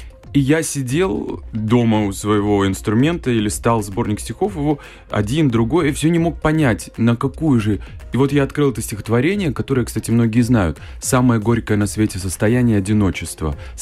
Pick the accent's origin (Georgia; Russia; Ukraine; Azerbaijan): Russia; Makhachkala, Dagestan; я родился, мы жили в Махачкале, в Дагестане.